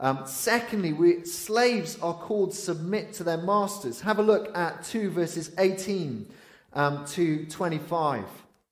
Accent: Wales, United Kingdom; I remember growing up in Wales, we were taught Welsh.

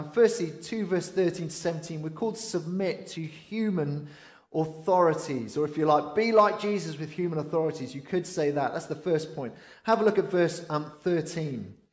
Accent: Wales, United Kingdom; I remember growing up in Wales, we were taught Welsh.

